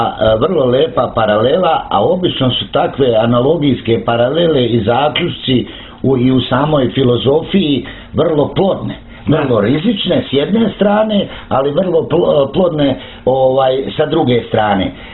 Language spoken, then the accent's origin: Serbian; Sarajevo, Federation of Bosnia and Herzegovina, Bosnia & Herzegovina; born there; zaista ja sam rođen u Sarajevu